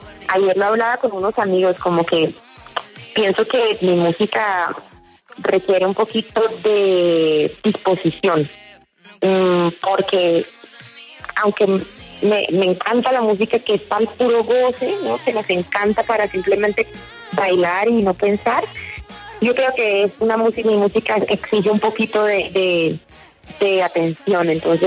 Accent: Bucaramanga, Santander, Colombia; Y más como colombiana. O sea, yo crecí en Bucaramanga, Colombia, donde pues la factoría, champeta, la música colombiana, todo es absolutamente presente y ecléctico.

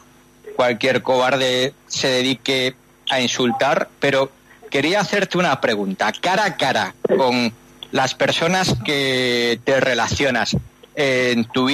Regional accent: Spain; now in Beijing, China; yo como español, extranjero también aquí en Beijing, China

